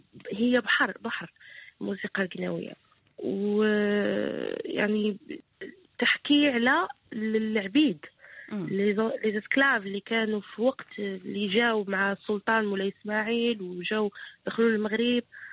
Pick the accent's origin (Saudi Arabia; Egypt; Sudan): Sudan; أنا إفريقي أنا سوداني.